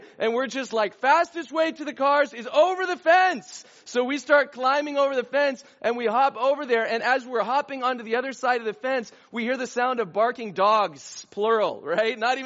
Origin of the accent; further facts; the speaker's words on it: California, United States; because, again, we're kids from Southern California. We don't know. We live in a desert, for crying out loud.